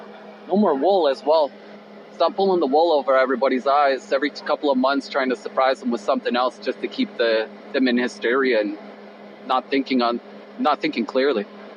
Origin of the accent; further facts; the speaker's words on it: Toronto, Ontario, Canada; growing up in Toronto, at certain points in my life, I've been on Ontario Works.